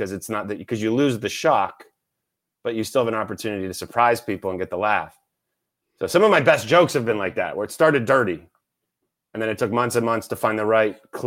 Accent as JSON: {"language": "English", "country": "Canada", "said": "I'm like, I'm Canadian, I'm polite."}